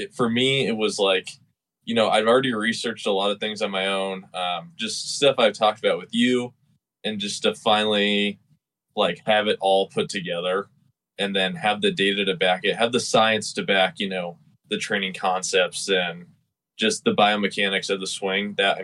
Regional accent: Arvada, Colorado, United States; I'm from Arvada, Colorado.

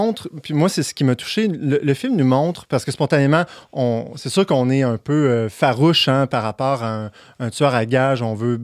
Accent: Val-Bélair, Quebec, Canada; Je viens de Val-Bélair, hein, CP.

